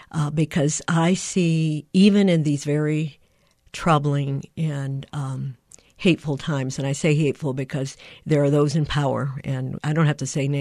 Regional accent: Puerto Rico; I grew up in Puerto Rico

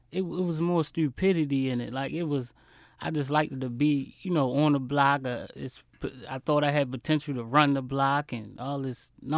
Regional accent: Baltimore, Maryland, United States; I grew up on Alhambra Avenue off of Old York Road, Cold Spring.

